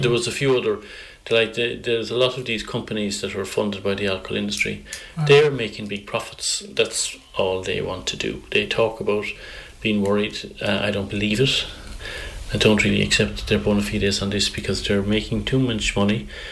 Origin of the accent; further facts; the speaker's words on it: Ireland; we're all Irish people who believe something needs to be done about our alcohol problem.